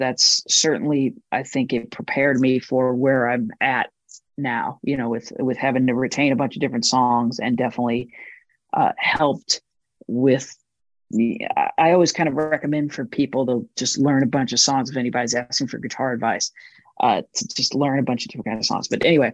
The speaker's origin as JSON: {"language": "English", "town": "St. Louis", "region": "Missouri", "country": "United States", "tie": "born or raised there", "said": "you know, growing up in St. Louis as a kid, I didn't like I had a like my first band."}